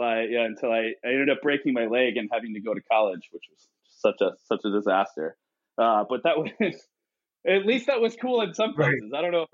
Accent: Midwest, United States; Yeah, I grew up in the Midwest

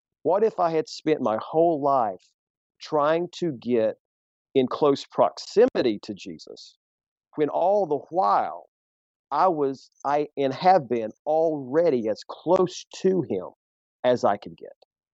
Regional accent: Tennessee, United States; I'm from the South, you know, Joe, I raised in East Tennessee.

